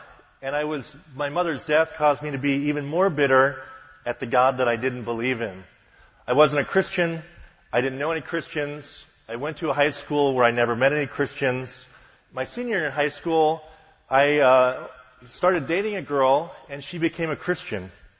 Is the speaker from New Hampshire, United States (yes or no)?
yes; New Hampshire, United States; I'm from New Hampshire. I think I'm about fifth generation New Hampshire. And I'm 53 years old.